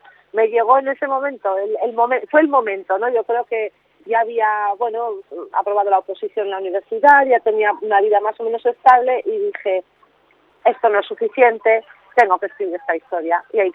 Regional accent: Aragon, Spain; sobre todo de donde yo vengo, porque yo vivo en el Pirineo, entonces eso es plena montaña.

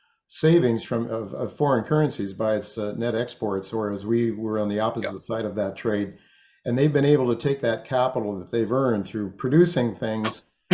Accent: United States; I don't, as an American, I don't want to see it happen.

